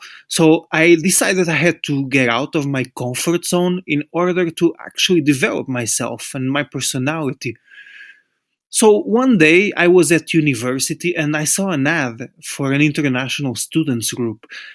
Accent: Portugal; English is a second language; back in 2008, I was working as a teacher in my home country in Portugal

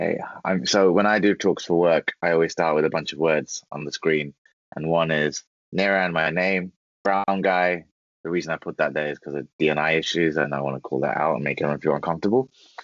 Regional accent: London, United Kingdom; growing up in London and working in the industry, there's actually very few of us who are actually born in London.

